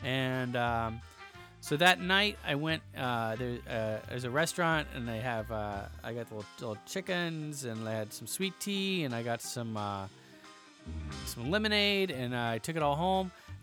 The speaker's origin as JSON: {"language": "English", "region": "Georgia", "country": "United States", "said": "Okay, anyway, I'm from Georgia."}